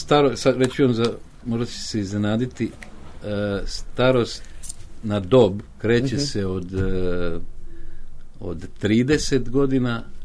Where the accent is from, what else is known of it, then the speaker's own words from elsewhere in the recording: Sremska Mitrovica, Vojvodina, Serbia; born there; Rođen sam u Sremskoj Mitrovici. Roditelji su mi bili radnici